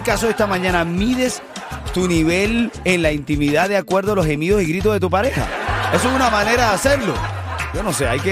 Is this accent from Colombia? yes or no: no; Venezuela; acuérdate que yo soy venezolano